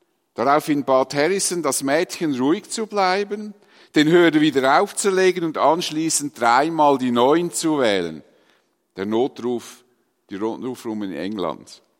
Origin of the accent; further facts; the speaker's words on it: Dietikon, Zurich, Switzerland; auf die Felder, wo ich aufgewachsen bin, in Dietikon, nahe von hier